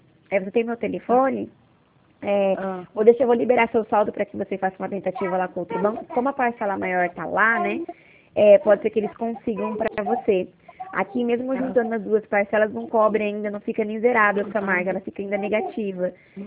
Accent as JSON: {"language": "Portuguese", "town": "Presidente Prudente", "region": "São Paulo", "country": "Brazil", "said": "sou de Prudente"}